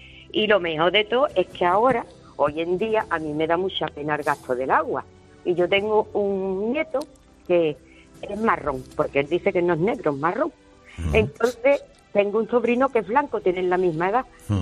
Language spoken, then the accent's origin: Spanish; Jerez de la Frontera, Andalusia, Spain; Mira, yo soy de Jerez de la Frontera y yo me crié en la calle Doña Blanca, enfrente de Cimago, en el Otegaraje Centro.